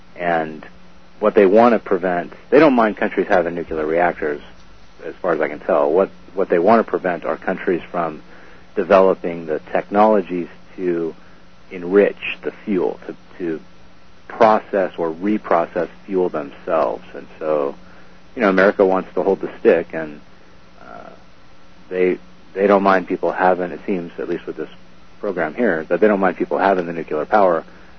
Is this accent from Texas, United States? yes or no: no; Santa Cruz, California, United States; I'm kind of an environmentalist at heart. I guess growing up in Santa Cruz, it sort of clings to you like a disease or something.